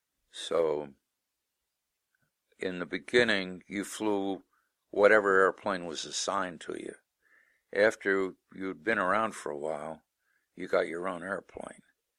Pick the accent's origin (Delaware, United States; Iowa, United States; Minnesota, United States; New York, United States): New York, United States; I mean, I came from New York.